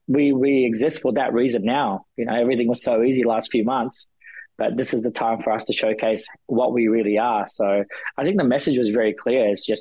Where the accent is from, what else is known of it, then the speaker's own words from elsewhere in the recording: New Zealand; that was kind of my highlight, being a Kiwi.